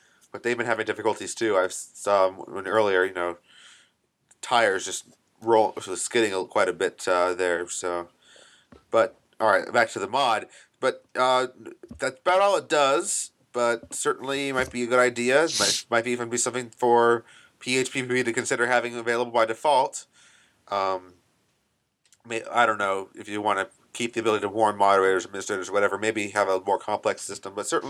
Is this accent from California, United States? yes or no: yes; California, United States; I'm a Californian.